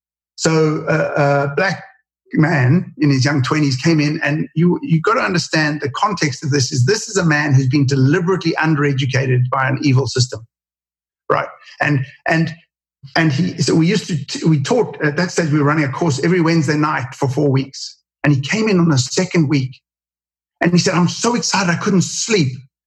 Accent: South Africa; moved away; So in South Africa, I immigrated from South Africa because I didn't want to do military service. And it was in the bad old days of apartheid.

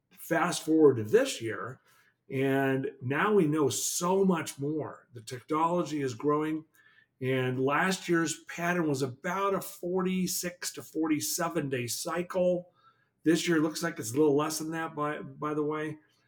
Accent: Los Angeles, California, United States; And I grew up in Los Angeles where the weather was boring and I didn't know any better.

